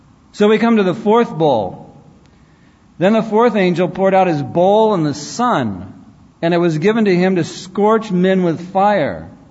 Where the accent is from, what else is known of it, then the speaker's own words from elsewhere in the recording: California, United States; It's like, I'm from California. I've been in the sun.